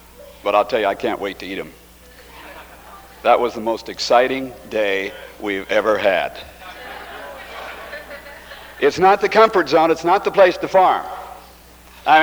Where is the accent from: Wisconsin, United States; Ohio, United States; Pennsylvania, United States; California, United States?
California, United States; Long Beach; I was raised in the comfort zone. I came from Long Beach, California, where the sun always shines.